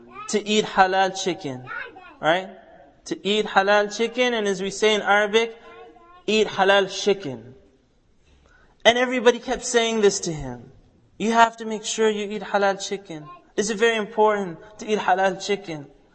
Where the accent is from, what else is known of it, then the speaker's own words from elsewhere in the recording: the Prairies, Canada; When I was growing up in Canada, on the prairies, there weren't too many halal meat shops, or even halal meat restaurants and so on.